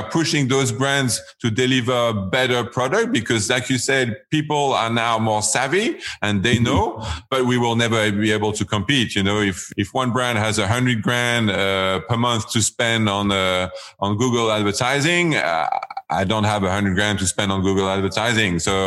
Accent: France; English is a second language; We all know Leap, growing up in France.

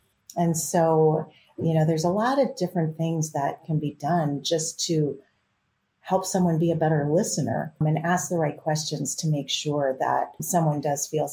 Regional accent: Wisconsin, United States; I grew up in Wisconsin and I had all my relatives nearby, right?

